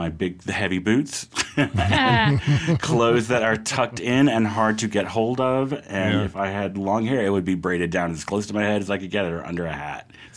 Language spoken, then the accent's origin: English; United States; So, I mean, I'm fucking American. Generations born and bred. I'm part of this place.